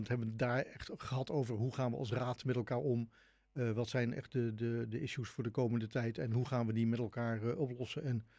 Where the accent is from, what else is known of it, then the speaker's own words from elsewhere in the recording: Doesburg, Gelderland, Netherlands; born there; also born or lived in Pijnacker / Rijswijk; Ik ben zelf geboren in Doesburg. En ik heb een aantal jaren in het westen van het land gewoond, in Pijnacker en Rijswijk.